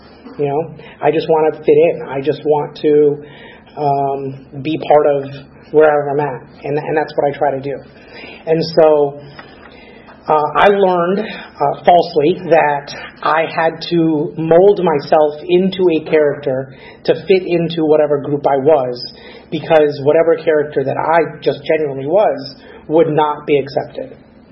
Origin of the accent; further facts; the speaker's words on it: Orlando, Florida, United States; my family and myself, we immigrated here to the United States, Orlando, back in like the 80s, and I grew up there in Orlando